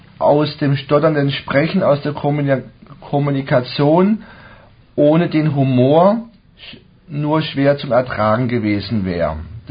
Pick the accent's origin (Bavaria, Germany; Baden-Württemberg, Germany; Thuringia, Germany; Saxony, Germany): Baden-Württemberg, Germany; Dettenhausen; Ich komme aus Dettenhausen, bin 44 Jahre alt und schon seit 2003 auch hier regelmäßig in der Gruppe.